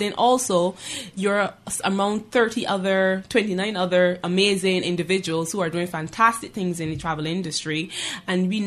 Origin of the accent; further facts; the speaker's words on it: Barbados; moved away as an adult; now in United Kingdom; Well, I'm actually originally from Barbados. So I moved to the UK about 8 years ago